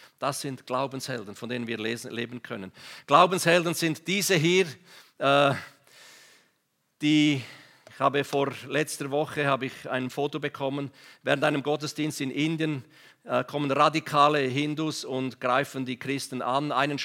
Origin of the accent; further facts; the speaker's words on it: Graubünden, Switzerland; im Nationalpark im Graubünden, wo ich aufgewachsen bin